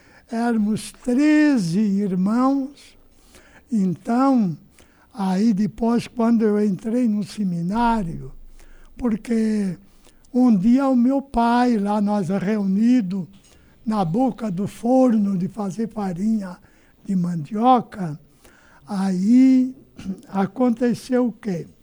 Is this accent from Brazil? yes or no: yes; Laguna, Santa Catarina, Brazil; na comunidade de São Brás, de Ribeirão Pequeno, município de Laguna.